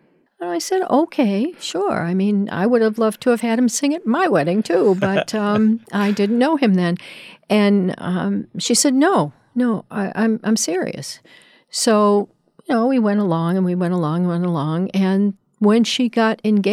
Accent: Boston, Massachusetts, United States; And I grew up in Boston. But 2 weeks out of every year, we spent it in southwestern Virginia listening to that kind of music.

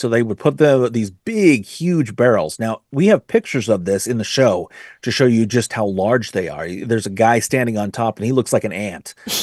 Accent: Blackfoot, Idaho, United States; Well, first of all, eastern Idaho is kind of home to me. I grew up there. I grew up in Blackfoot, Idaho.

